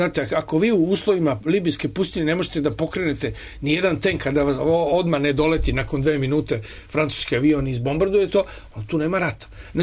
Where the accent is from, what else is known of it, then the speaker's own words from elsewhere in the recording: Serbia; Ja kao novinar iz Srbije